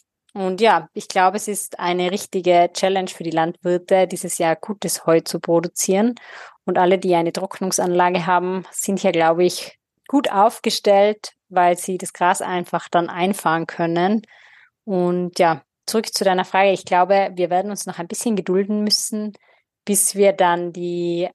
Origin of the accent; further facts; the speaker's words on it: Austria; bei uns in Österreich